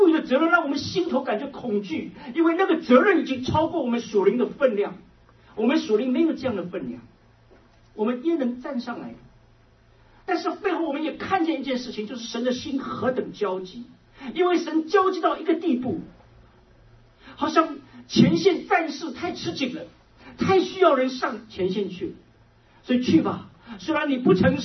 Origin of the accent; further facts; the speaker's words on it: China; 我感谢神让我是一个中国人，因为我会讲中文